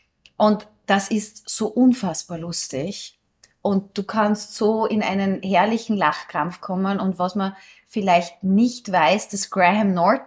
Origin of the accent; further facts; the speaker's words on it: Upper Austria, Austria; ich komme aus Oberösterreich.